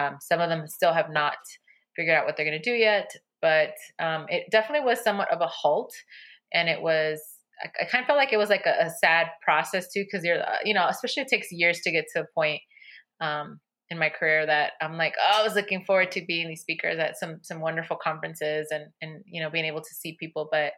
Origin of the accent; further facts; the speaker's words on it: Inglewood, California, United States; I was raised in Inglewood, and during the 92 uprisings, a lot of people call it the LA riots